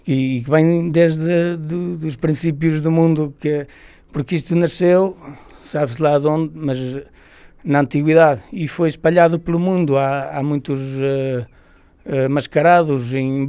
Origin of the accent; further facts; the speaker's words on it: Podence, Bragança, Portugal; sou sempre primeiro a dizer, sou de Pudense, capaz de pegar no telemóvel e mostrar-lhe onde é que fica